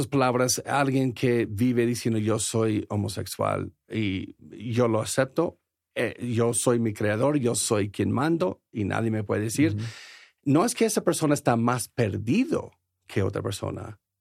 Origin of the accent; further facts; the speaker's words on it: United States; del país de donde yo soy, los Estados Unidos, somos tan individualistas.